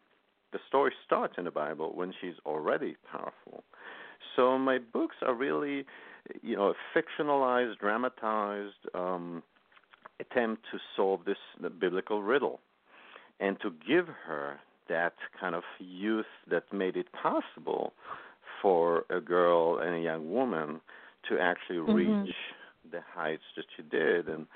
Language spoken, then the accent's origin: English; Israel; And I grew up in Israel, and I used to do a lot of hiking and visits.